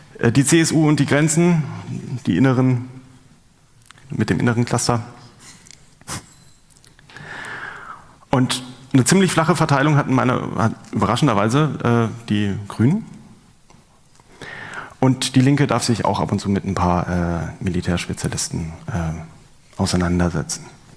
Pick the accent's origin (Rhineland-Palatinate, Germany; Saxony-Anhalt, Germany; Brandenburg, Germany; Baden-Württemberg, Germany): Baden-Württemberg, Germany; Tübingen; Ich komme aus Tübingen